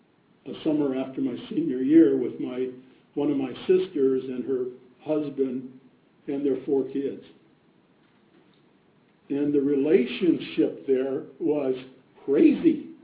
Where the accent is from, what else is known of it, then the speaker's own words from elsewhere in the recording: Iowa, United States; moved away as an adult; also born or lived in New York / Chicago / Kansas City; now in Atlanta, United States; I grew up in the Midwest, in Iowa. Then my wife and I moved from there to New York, a couple of places in New York, a couple of places in Chicago, Kansas City